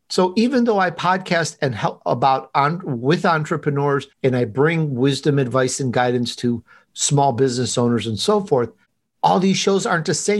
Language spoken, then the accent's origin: English; Chicago, Illinois, United States; also born or lived in Sicily, Italy; now in Los Angeles, United States; I really am Italian, by the way. I was born in Sicily, Italy. I grew up in Chicago, but sometimes my Chicago comes out. And I've been in Los Angeles pretty much most of my adult life.